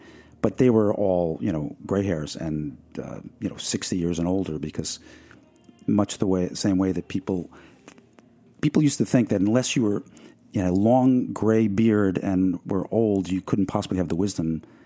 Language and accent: English; Merrick, New York, United States; which is very unusual growing up in Merrick, Long Island, where I did.